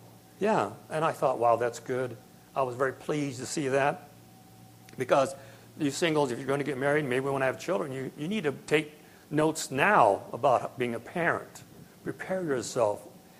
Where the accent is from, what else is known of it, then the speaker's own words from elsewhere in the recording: Midwest, United States; You know, we're from the Midwest, so we didn't know all the suburbs and stuff like that.